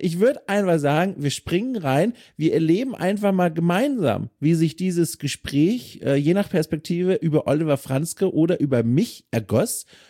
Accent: Southern Germany, Germany; Und das Problem war, ich komme aus Süddeutschland

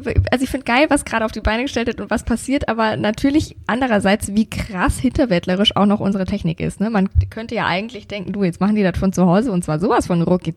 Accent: Bavaria, Germany; Nur ein richtiges Pfändchen, sagt man bei uns in Bayern.

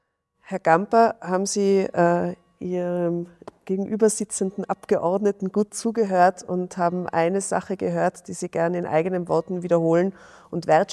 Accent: Seefeld, Tyrol, Austria; Ich komme ja ursprünglich aus Seefeld

